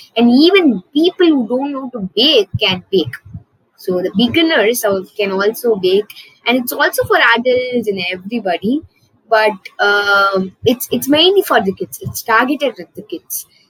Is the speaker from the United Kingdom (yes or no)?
no; Tamil Nadu, India; English is a second language; now in Chennai, India; I'm from Ramanathapuram district, in a village near Moodugalathur, and I'm currently staying here in Chennai, and I'm 11 years old